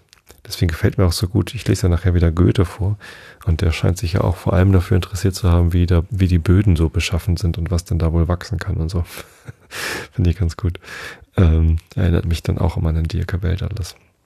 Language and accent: German; Wistedt, Lower Saxony, Germany; Ich bin ja in Visted aufgewachsen.